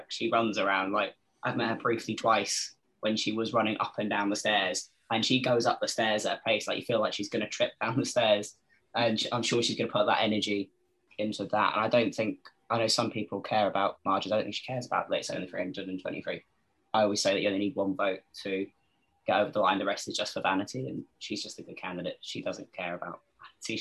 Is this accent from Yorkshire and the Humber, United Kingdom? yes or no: yes; Wakefield, Yorkshire and the Humber, United Kingdom; now in London, United Kingdom; I'm a Labour activist. I live in London, but I'm from Wakefield, Batley's neighbouring constituency.